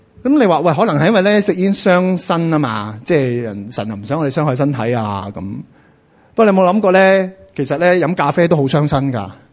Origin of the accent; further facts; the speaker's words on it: China; 即係我哋中國人拜偶像咧，都會擺個橙、擺個碌柚喺度㗎